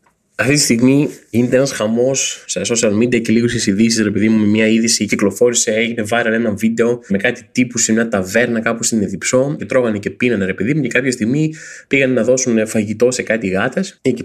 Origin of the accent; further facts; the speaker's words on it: Rethymno, Crete, Greece; Α, είμαι και εγώ από το Ρέθυμνο